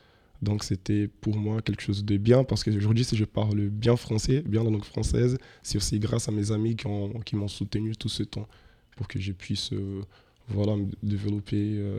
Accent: Brazil; French is a second language; now in France; Alors, je viens du Brésil. Je suis en France depuis 2019.

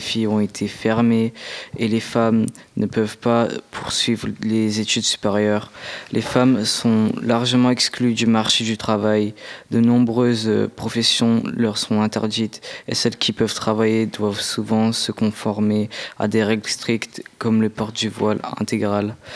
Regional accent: Afghanistan; je viens de l'Afghanistan.

